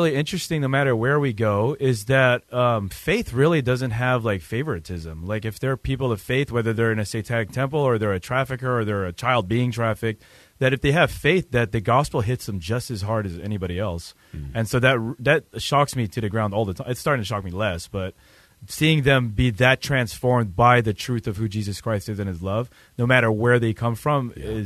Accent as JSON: {"language": "English", "country": "United States", "said": "I'm an American, anything that would make an American uncomfortable"}